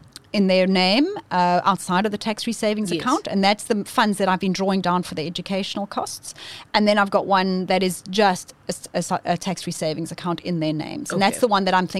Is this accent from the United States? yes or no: no; South Africa; Also, try and go overseas and try and open, as a South African, any investment.